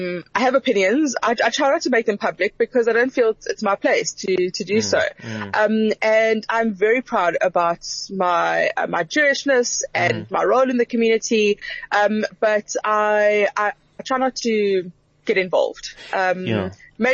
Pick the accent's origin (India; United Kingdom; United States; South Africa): South Africa; Polokwane, Limpopo; I grew up in Polokwane.